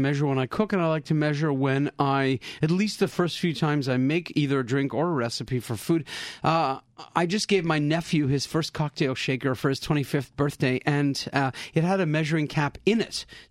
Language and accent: English; Canada; I'm from Canada